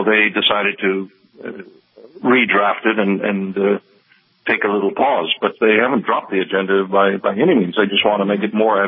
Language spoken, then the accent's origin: English; Texas, United States; also born or lived in New York; But I lived most of my life in the States. I grew up in Texas and worked in New York for about a decade.